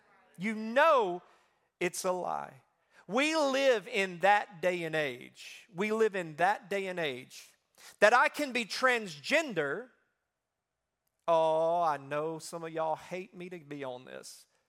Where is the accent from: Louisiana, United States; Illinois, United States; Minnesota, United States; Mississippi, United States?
Mississippi, United States; because I'm from Mississippi, you know, right there